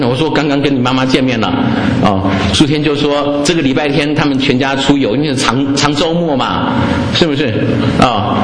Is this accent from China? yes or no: no; Taiwan; 在台湾我们说枪是军人的第二